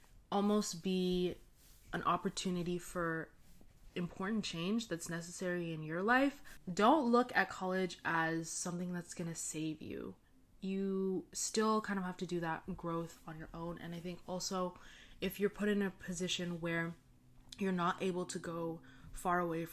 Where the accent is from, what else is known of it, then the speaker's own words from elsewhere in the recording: California, United States; I always tell people, when I tell people I'm from Orange County and college, I'm from Orange County.